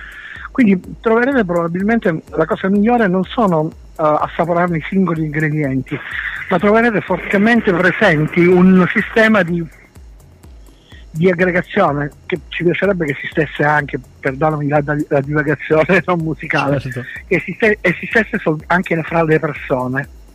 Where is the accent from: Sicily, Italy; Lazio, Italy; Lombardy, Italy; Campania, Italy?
Sicily, Italy; Catania; Sai, noi veniamo da Catania